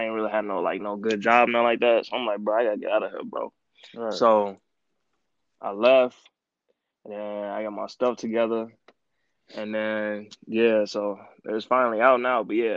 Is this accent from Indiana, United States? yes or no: yes; Gary, Indiana, United States; I'm from Gary, Indiana. So it's 20 minutes away from Chicago.